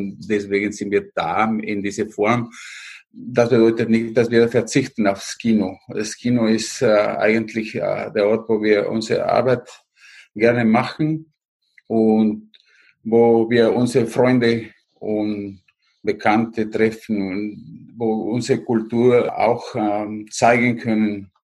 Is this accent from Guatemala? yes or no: yes; Guatemala; German is a second language; now in Vienna, Austria; Ich komme aus Guatemala, lebe ich in Wien seit einer Ewigkeit